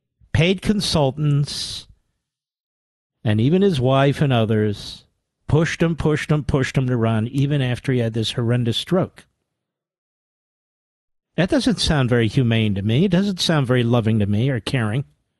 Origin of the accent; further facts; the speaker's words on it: Philadelphia, Pennsylvania, United States; The board of Comcast is filled with left-wing reprobates based out of Philadelphia, my hometown.